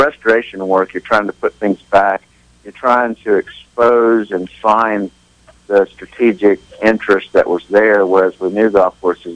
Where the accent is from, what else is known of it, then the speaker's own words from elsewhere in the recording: Atlanta, Georgia, United States; I grew up in Atlanta, and Atlanta's got a lot of very good golf courses, some very historic courses.